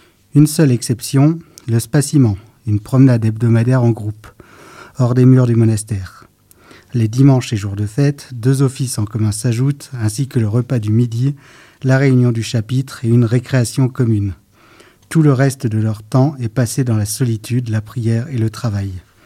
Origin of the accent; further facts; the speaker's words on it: Grenoble, Auvergne-Rhône-Alpes, France; moved away; je suis un grenoblois émigré en Picardie.